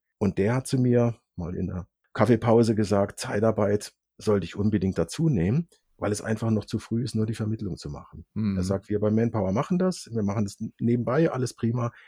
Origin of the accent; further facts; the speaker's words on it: Baden-Württemberg, Germany; Mit knapp über 60 hat man da einiges zu berichten. Ich bin in Südbaden aufgewachsen